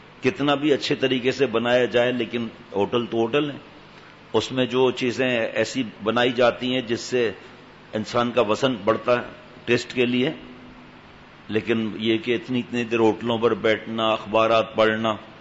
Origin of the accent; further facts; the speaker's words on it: Karachi, Sindh, Pakistan; born there; ہم یہاں کراچی میں، بابا کراچی آ گئے تھے، پیدائش کراچی کی